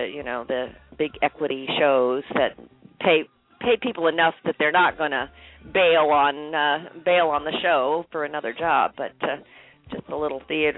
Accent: Montana, United States; also born or lived in Texas / Arizona; Well, I was born in Texas, and then but I didn't really stay there. My dad was a mining engineer. So I grew up in Montana

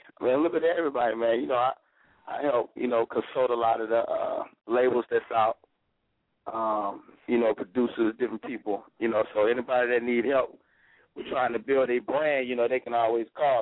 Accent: Macon, Georgia, United States; Matter of fact, I'm from Macon. I went to school up there at Mercer for a second

